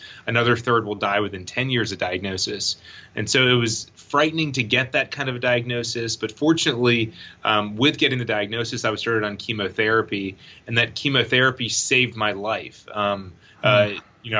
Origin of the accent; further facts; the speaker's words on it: Raleigh, North Carolina, United States; I grew up in Raleigh, North Carolina, and my lifelong dream was to play college football.